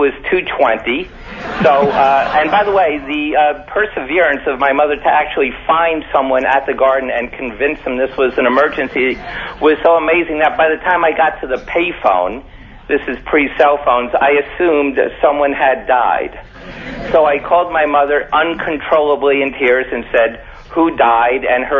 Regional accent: New York City, New York, United States; I grew up in Washington Heights. I was an only child of Jewish persuasion.

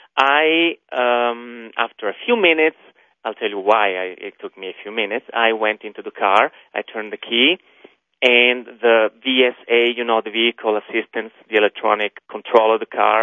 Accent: Santa Rosa, California, United States; moved away as an adult; now in Grand Junction, United States; Well, I come from Santa Rosa, California, and I moved to Grand Junction at the beginning of June.

